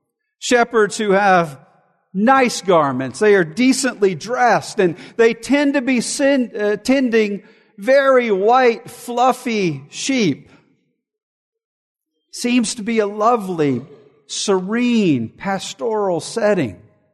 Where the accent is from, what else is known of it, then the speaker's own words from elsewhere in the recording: Montgomery, Alabama, United States; I was a child living in the neighborhood that I grew up in Montgomery, Alabama.